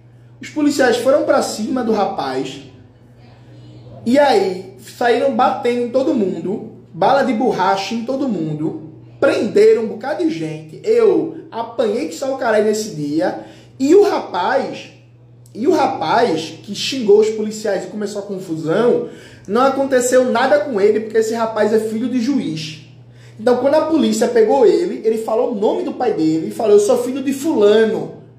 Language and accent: Portuguese; Borborema, Brazil; Eu nasci e criado na Borborema, na minha favela